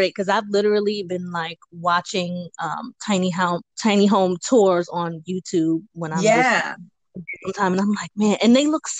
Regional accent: New York, United States; Yeah, I feel you on that because I'm from New York. So, you know, we don't get very much space.

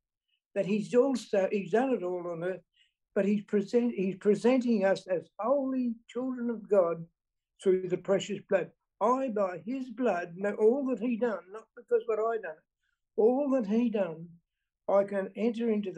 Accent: Bunbury, Western Australia, Australia; from Bunbury, WA

